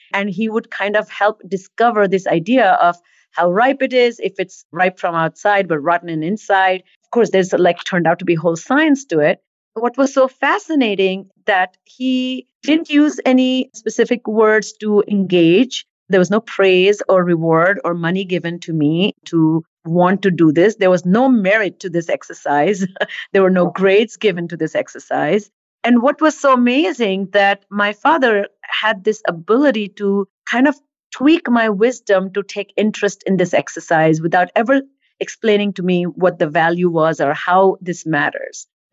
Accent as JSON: {"language": "English", "town": "Mumbai", "region": "Maharashtra", "country": "India", "tie": "born or raised there", "said": "I grew up in India, in Bombay"}